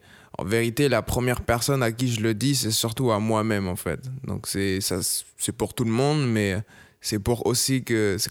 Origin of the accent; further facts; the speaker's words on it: Bordeaux, Nouvelle-Aquitaine, France; auteur, compositeur, interprète, hip-hop … Et je suis de Bordeaux.